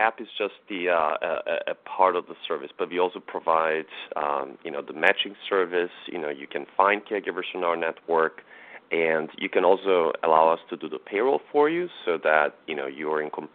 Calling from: San Francisco, California, United States; I'm calling from San Francisco.

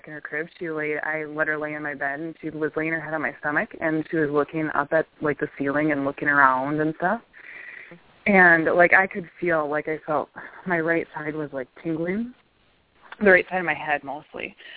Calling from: St. Peter, Minnesota, United States; Hi, ladies. … from St. Peter.

